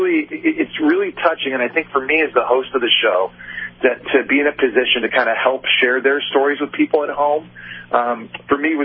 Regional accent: Ottawa, Ontario, Canada; Well, I'm from Ottawa, Canada, originally.

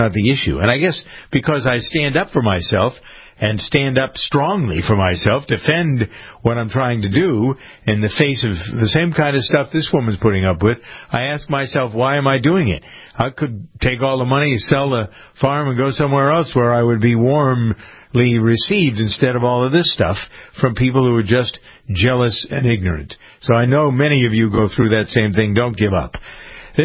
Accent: Framingham, Massachusetts, United States; a hearing that we had in my hometown of Framingham a couple of weeks ago

